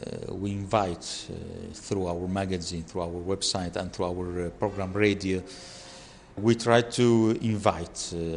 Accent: Bethlehem, West Bank, Palestine; I'm from Bethlehem. I'm from the Melkite Catholic parish in Bethlehem. And I studied in Rome, theology, canon law, and I teach here in Bethlehem

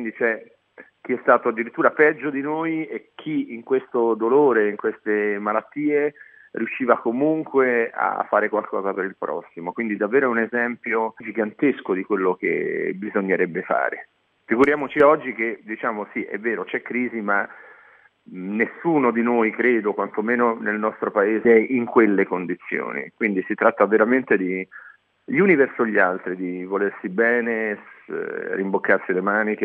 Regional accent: Turin, Piedmont, Italy; sono nato e cresciuto a Torino, quindi mi è molto vicino e molto caro

